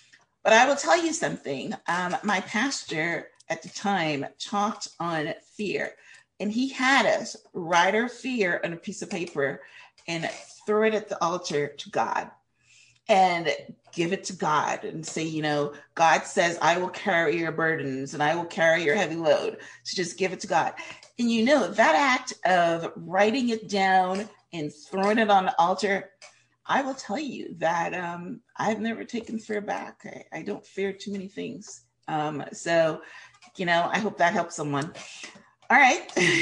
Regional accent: Canada; moved away as an adult; I had just moved to this country, and I had this irrational fear because I'm a Canadian. I'm not a citizen

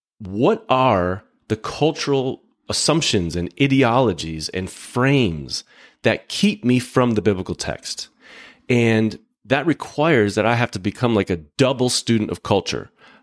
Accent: Chicago, Illinois, United States; I grew up in the South suburbs, but I'm a Cubs fan.

